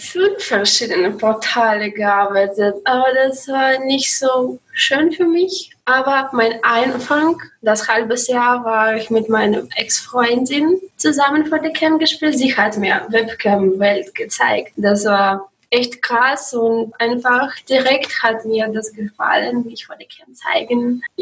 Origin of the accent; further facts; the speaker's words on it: Russia; German is a second language; Ich komme aus Russland, aber manche denken, dass ich bin aus Österreich oder so.